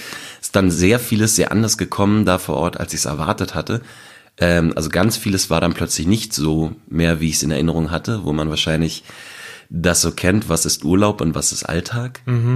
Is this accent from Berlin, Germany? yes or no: yes; Berlin, Germany; Ich komme eben aus Berlin